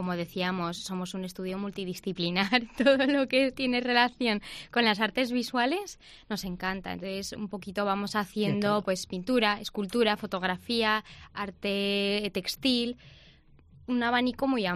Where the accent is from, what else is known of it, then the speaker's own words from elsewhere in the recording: Bulgaria; Spanish is a second language; now in Spain; yo soy de Bulgaria. Vale. Y hace unos 15 años yo llegué de Bulgaria a España y no hablaba absolutamente nada de español.